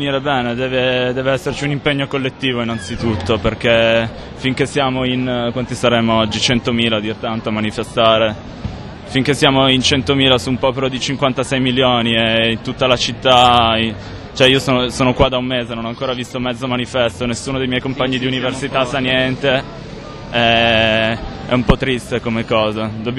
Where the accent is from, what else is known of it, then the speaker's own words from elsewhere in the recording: Ivrea, Piedmont, Italy; now in Milan, Italy; adesso abito qua a Milano, ma vengo da Ivrea, in provincia di Torino.